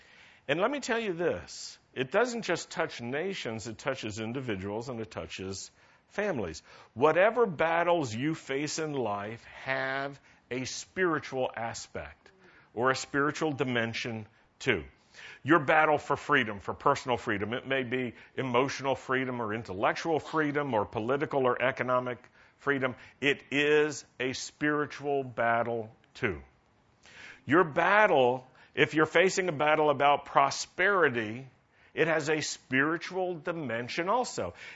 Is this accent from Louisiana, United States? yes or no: no; Virginia, United States; I grew up in Virginia, where we couldn't... Virginians couldn't even call it the Civil War.